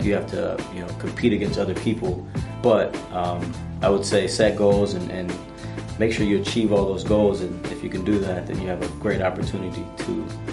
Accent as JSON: {"language": "English", "town": "Salina", "region": "Kansas", "country": "United States", "tie": "born or raised there", "said": "My hometown is Salina, Kansas."}